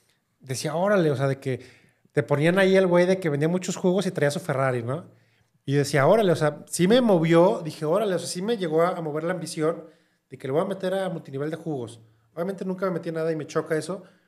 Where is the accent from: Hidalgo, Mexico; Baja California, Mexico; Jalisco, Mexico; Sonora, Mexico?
Jalisco, Mexico; Guadalajara; soy de Guadalajara, estudié en el Tec de Monterrey, de aquí de Campus Guadalajara.